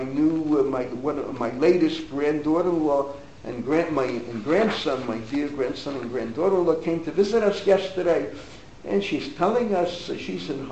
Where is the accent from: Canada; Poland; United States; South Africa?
United States; Bronx, New York; I always say, where I grew up in the Bronx, it's a sakonet nefasha to walk by day, let alone by night.